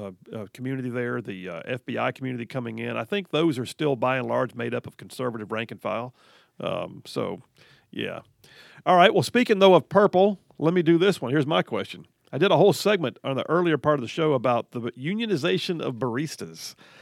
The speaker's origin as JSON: {"language": "English", "town": "Huntsville", "region": "Alabama", "country": "United States", "tie": "born or raised there", "said": "I grew up in Huntsville. I got all my family's in Huntsville"}